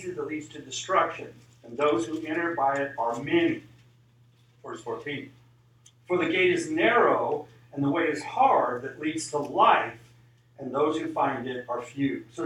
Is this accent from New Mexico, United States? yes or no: yes; Albuquerque, New Mexico, United States; I remember the first storm, because I grew up in Albuquerque, and you didn't have storms in Albuquerque.